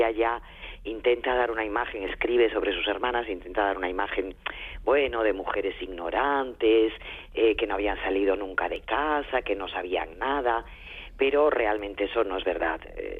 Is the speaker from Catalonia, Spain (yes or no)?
no; Asturias, Spain; also born or lived in Madrid; Yo soy del norte, como vosotros, soy asturiana, y sin lluvia no sé vivir. He vivido 30 años en Madrid y no sabéis lo que es.